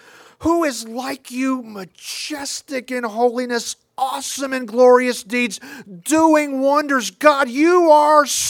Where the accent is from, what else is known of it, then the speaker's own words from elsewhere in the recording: Illinois, United States; This puts me in mind of growing up outside of Chicago. We would have, of course, immense snowfall.